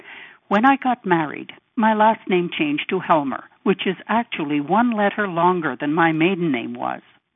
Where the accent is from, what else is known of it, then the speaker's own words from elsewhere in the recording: St. John's, Newfoundland and Labrador, Canada; born there; I was born in the Grace Hospital in St. John's, Newfoundland.